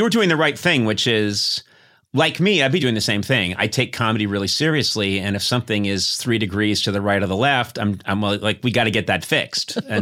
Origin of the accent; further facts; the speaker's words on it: Boston, Massachusetts, United States; accent: Boston; My Boston accent, you know, I had moved away, and I don't think I ever had a really strong Boston accent